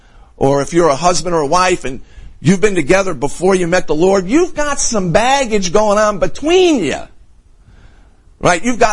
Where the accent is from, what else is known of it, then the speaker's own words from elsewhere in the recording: Scotland, United Kingdom; I'm a Scotsman.